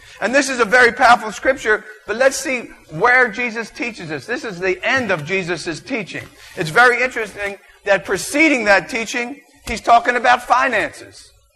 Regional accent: Philadelphia, Pennsylvania, United States; Come on, I'm from Philadelphia. Philly, we always like the Browns, always cheered for the Browns, man.

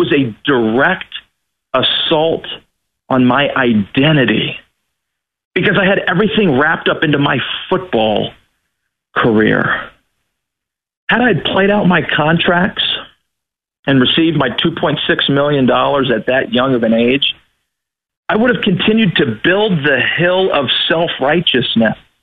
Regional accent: Texas, United States; See, I, growing up in Texas, there's literally a church on every street corner.

